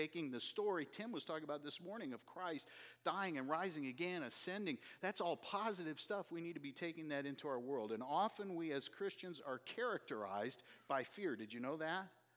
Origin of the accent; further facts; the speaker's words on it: Minnesota, United States; because I'm from Minnesota and, you know, they talk kind of funny, which, you know, I used to, I suppose, talk like that, don't you know?